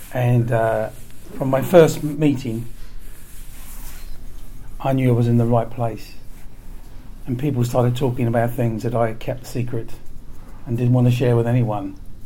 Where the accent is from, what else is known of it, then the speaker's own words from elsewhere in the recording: Derry, Northern Ireland, United Kingdom; born there; I was born in Derry City, actually, in Northern Ireland, and I had five brothers, two sisters, my mum and dad, and it was a very, very, very small house.